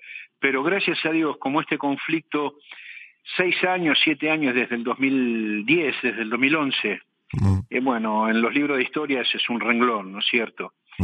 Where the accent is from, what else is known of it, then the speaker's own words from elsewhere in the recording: Argentina; yo soy argentino, hijo de una tucumana y de un porteño, nieto de una genovesa y de un sirio